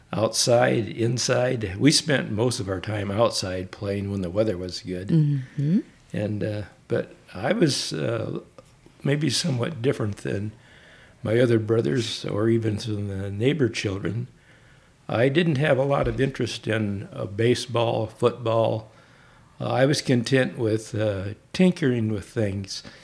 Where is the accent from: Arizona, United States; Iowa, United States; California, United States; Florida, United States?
Iowa, United States; Waterloo; I was born in Waterloo, Iowa